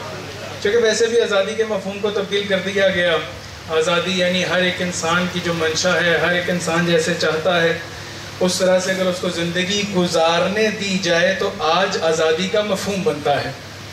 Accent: Pakistan; پاکستان ہمارا ملک ہے، پاکستان ہمارا وطن ہے، پاکستان ہماری شناخت ہے، پاکستان ہماری مٹی ہے. ہم جس جگہ بھی دنیا میں چلے جائیں ہم پاکستانی ہیں

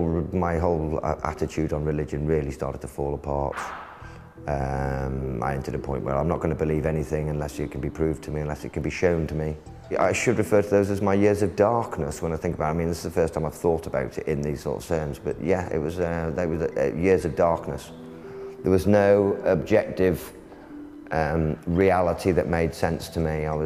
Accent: Sheffield, Yorkshire and the Humber, United Kingdom; now in London, United Kingdom; I moved down to London from Sheffield as a result of the being like, I thought, go down to London.

